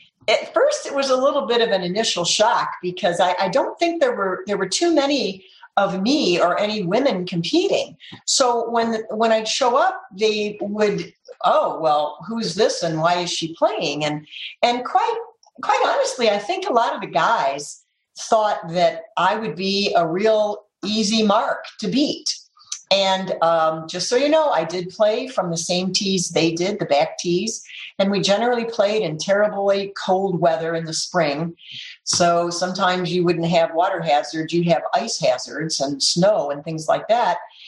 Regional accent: Detroit, Michigan, United States; I grew up in Detroit. My father was a firefighter. My mother was a homemaker.

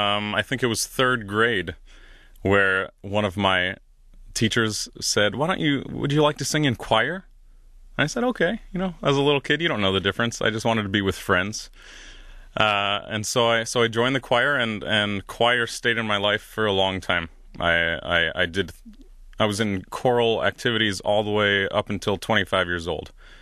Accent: Tobyhanna, Pennsylvania, United States; So I grew up in Tobyhanna, Pennsylvania, which is in the Poconos on the eastern side of PA.

